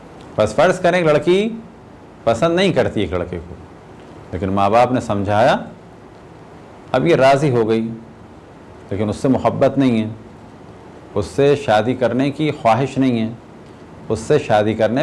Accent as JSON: {"language": "Urdu", "country": "Pakistan", "tie": "born there", "said": "اب جبکہ میں خود پاکستان میں پیدا ہوا، پاکستانی کلچر کو دیکھا،"}